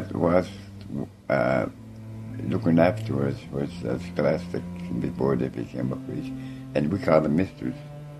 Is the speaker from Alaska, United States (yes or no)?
yes; Holy Cross, Alaska, United States; English is a second language; also born or lived in Little Diomede Island; I was born in Little Diomede Island on November 27, 1935. I grew up at Holy Cross, and that's where I learned how to speak English, at Holy Cross.